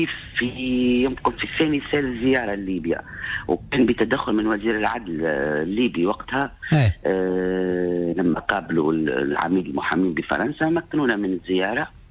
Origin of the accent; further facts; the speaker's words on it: Tunisia; واحنا بطبيعتنا تونسيين